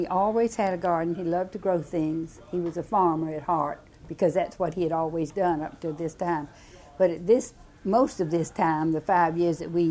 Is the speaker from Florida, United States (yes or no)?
yes; Jacksonville, Florida, United States; born there; Yes, I was born at home in Jacksonville. In December of 1916, it was on Phyllis Street.